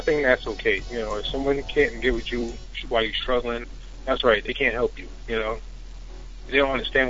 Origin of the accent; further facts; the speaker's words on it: Brooklyn, New York, United States; now in Boston, United States; I'm calling from Boston.